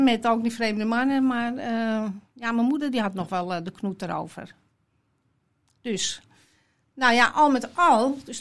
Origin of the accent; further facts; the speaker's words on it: Den Helder, North Holland, Netherlands; also born or lived in Amsterdam; Ja, in de Groen van Prinsenstraat. En daar heb ik een stuk van mijn jeugd doorgebracht. En op mijn 8e zijn we verhuisd naar Den Helder.